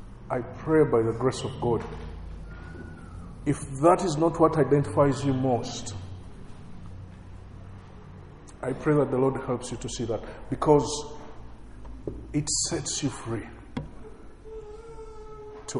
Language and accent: English; United States; I'm an American.